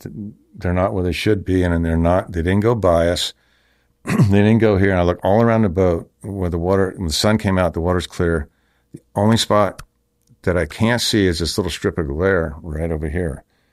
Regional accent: Bahamas; I grew up on the water and I grew up in the Bahamas

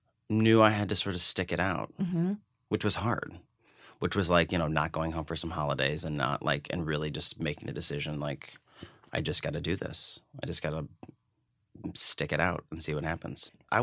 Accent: Nebraska, United States; he's from Colorado and I'm from Nebraska, and there was just some sort of like Midwestern shorthand that happened between us.

